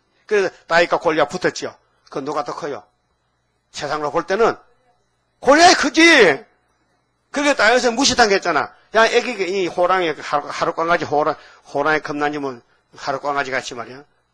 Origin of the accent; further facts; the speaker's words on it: Gyeongsang, South Korea; accent: Gyeongsang dialect; 나 경상도 사투리 참 무뚝뚝하게 말하면서 그 알아들으니까 참 천만다행입니다.